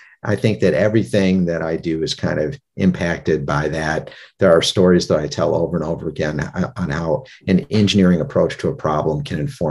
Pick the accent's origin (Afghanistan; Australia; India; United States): United States; Cleveland, Ohio; Listen, I grew up in Cleveland, Ohio, and I was working in a restaurant